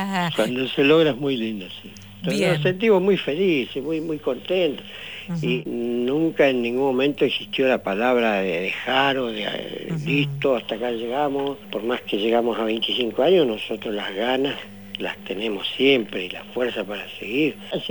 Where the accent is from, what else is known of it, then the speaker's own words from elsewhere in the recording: San Martín de los Andes, Neuquén, Argentina; somos de San Martín de los Andes.